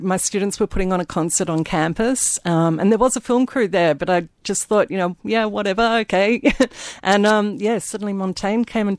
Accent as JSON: {"language": "English", "town": "Broome", "region": "Western Australia", "country": "Australia", "said": "from Broome. But, you know, hopefully people get behind me"}